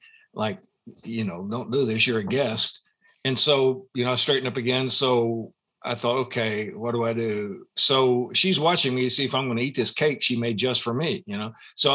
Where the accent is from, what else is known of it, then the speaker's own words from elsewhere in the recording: Osceola, Arkansas, United States; So I grew up in a little county seat town in Northeast Arkansas called Osceola, right on the Mississippi River, about 45 minutes north of Memphis, just south of the Missouri Boot Heel, town of about 8,000 people